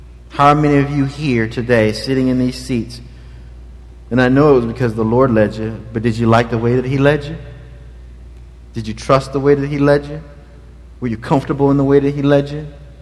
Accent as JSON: {"language": "English", "region": "the South", "country": "United States", "tie": "born or raised there", "said": "I grew up in the South. I'm a first-generation post-segregation kid."}